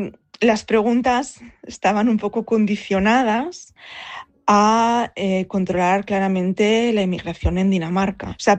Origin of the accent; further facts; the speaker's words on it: Spain; soy española